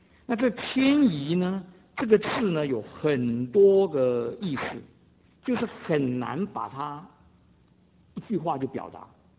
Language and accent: Chinese; Taiwan; now in United States; 我们从台湾来到美国，要什么？定居在这里。